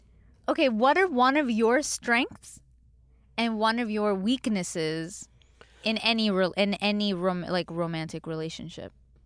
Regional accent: India; Because, well, I mean, we're Indian.

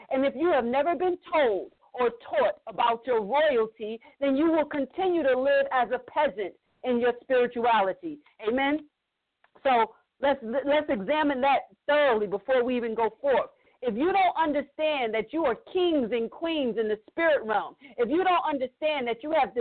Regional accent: New York, United States; also born or lived in Jamaica; I'm Jamaican, and I'm from New York, and we talk very fast.

